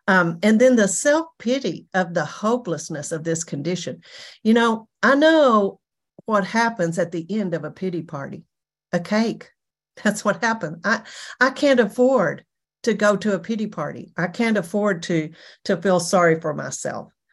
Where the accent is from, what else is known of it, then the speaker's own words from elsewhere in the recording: Texas, United States; I'm from Texas. We know everything. We're bigger, badder, better. That's the way I'd lived my whole life.